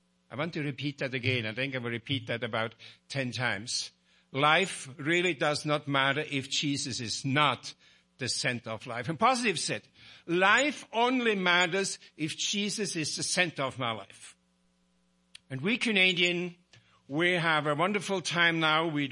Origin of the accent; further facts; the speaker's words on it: Switzerland; English is a second language; I grew up in Switzerland.